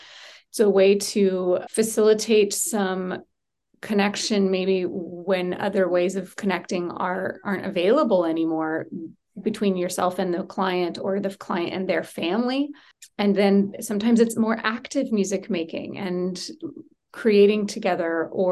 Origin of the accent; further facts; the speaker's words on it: Chico, California, United States; born there; I was born here